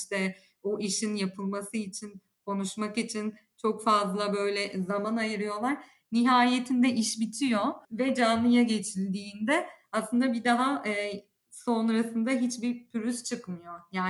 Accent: Aegean Region, Turkey; Hani ben Ege'ye yerleşmek istiyorum, memleketime dönmek istiyorum moduna geçebilirdim.

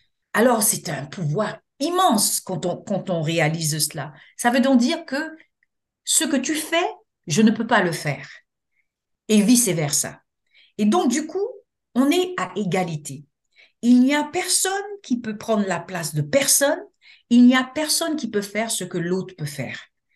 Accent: Dakar, Senegal; born there; also born or lived in France / Guadeloupe / Martinique / Côte d'Ivoire; Je suis métissée de par mes cultures. Je suis de père sénégalais et de mère guadeloupéenne. Je suis née à Dakar, au Sénégal. J'ai vécu en France. J'ai vécu en Guadeloupe, bien sûr. J'ai vécu aussi en Martinique, qui est l'île avoisinante. J'ai vécu en Côte d'Ivoire.

